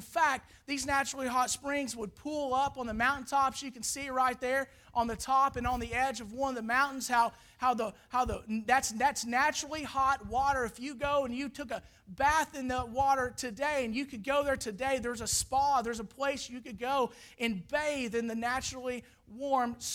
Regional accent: Arkansas, United States; We're from Arkansas.

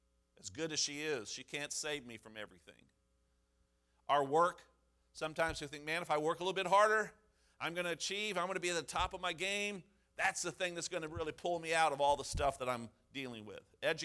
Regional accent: Mississippi, United States; I grew up in the South. I can't go to hell. I can't be away from God. I can't deny God. I grew up in Mississippi, for goodness sakes.

